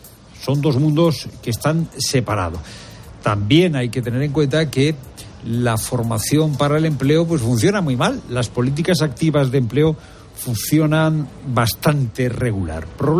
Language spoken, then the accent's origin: Spanish; Spain; ¿Somos unos señoritos los españoles?